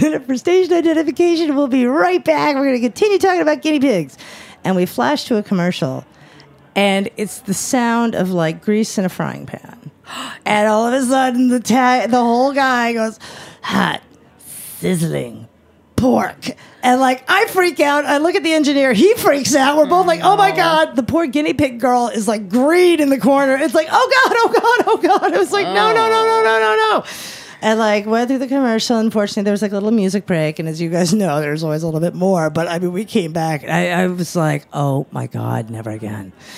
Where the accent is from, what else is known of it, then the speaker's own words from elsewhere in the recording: New York, United States; And I loved it as a New Yorker to be able to bring this urban legend to truth